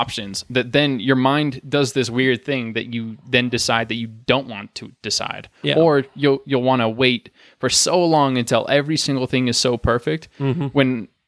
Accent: Wyoming, United States; And we're from Wyoming, by the way

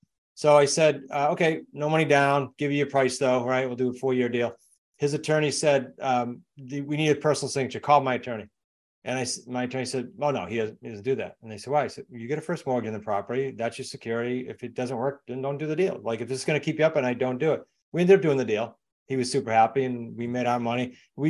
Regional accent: New England, United States; accent: New England; if they don't mind listening to my New England accent for another 55 minutes.

